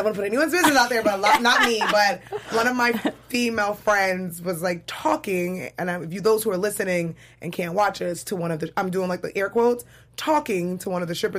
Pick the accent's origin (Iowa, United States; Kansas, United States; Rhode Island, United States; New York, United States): New York, United States; I'm from New York, so I can say that.